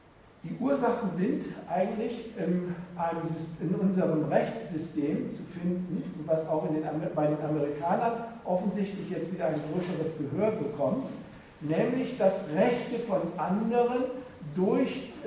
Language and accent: German; Austria; wir als Österreicher erklären uns mal für Gentechnik frei